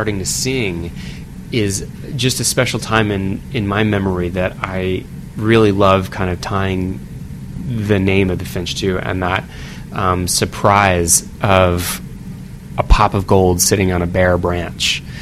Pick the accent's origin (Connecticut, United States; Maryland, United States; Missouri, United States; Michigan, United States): Connecticut, United States; Woodbury; Growing up in Litchfield County, Connecticut, growing up in Woodbury, watching the goldfinch change from this kind of camouflage brown to this resplendent gold